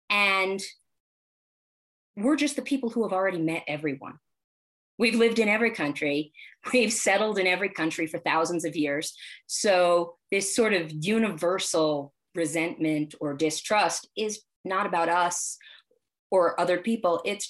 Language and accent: English; United States; I was born here. I'm American.